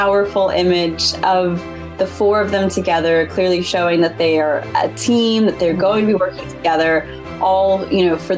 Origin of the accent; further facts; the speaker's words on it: United States; now in United Kingdom; I am an American living in the UK.